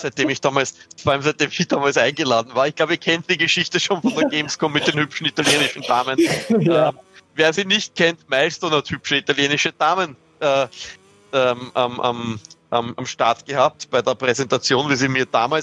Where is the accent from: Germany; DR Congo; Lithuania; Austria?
Austria; als Österreicher